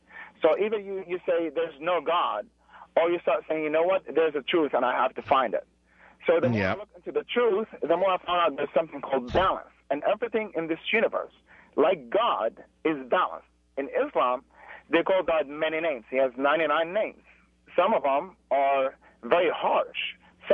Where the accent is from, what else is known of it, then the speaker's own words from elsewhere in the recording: Beirut, Beirut Governorate, Lebanon; moved away; I'm a Muslim, but I went to church for 16 years. I was raised in Beirut. And I immigrated over here.